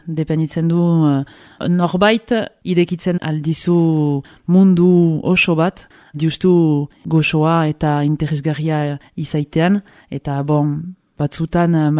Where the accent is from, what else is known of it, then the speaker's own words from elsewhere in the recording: Bayonne, Nouvelle-Aquitaine, France; also born or lived in Pau; Pauen sortu nintzen, baina egia erran gaur erraiten dut Baionakoa naizela. Zenta amabi urterekin eldu nintzen Baionarat. Eta hortik goiti Baionakoa sentitzen naiz.